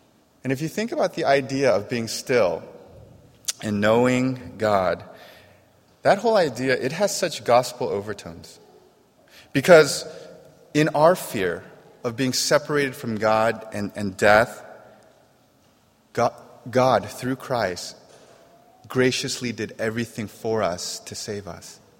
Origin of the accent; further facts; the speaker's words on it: United States; We're American. One thing we're absolutely terrible at is being still.